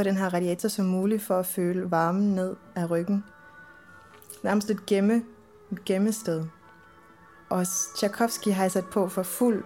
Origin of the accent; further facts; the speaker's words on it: Varde, Region of Southern Denmark, Denmark; I Varde, hvor jeg voksede op